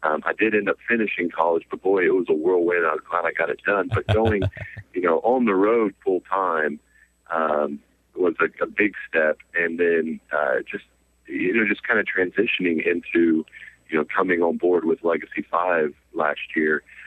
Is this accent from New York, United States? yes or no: no; Muncie, Indiana, United States; Man, I originally am from Muncie, Indiana